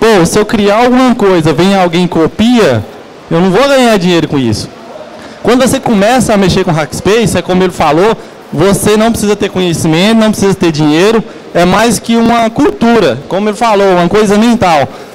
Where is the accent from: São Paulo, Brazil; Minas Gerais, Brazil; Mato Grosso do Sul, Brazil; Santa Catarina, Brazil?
Minas Gerais, Brazil; Janaúba; Eu venho de Janaúba, Minas Gerais, norte de Minas.